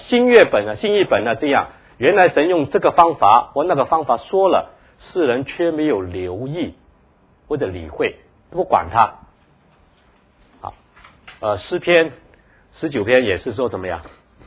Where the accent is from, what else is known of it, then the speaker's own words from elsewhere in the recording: China; 我们中国人就是先要就找一个好的区，有孩子就找一个好区